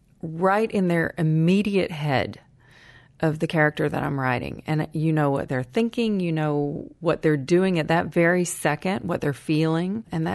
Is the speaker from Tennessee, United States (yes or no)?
yes; Kingsport, Tennessee, United States; I actually grew up in Tennessee. Yeah, I grew up in Kingsport. My parents still live there.